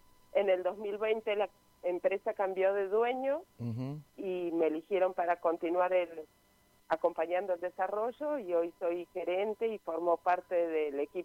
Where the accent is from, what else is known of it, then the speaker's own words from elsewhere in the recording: Puerto Deseado, Santa Cruz, Argentina; born there; Yo soy nacida en Puerto Deseado, Santa Cruz, ajá. Vivía en Comodoro Rivadavia y me vine pensando que me iba a venir a vivir acá 6 meses.